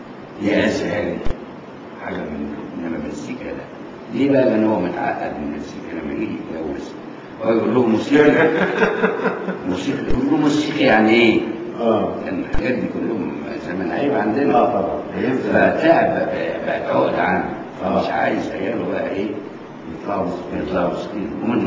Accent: Damietta, Damietta Governorate, Egypt; born there; انا اتولدت في دمياط انا من مواليد دمياط

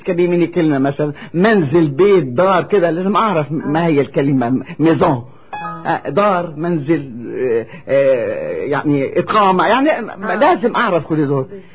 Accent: Lebanon; وغنيت برضو لشعراء عندنا في لبنان

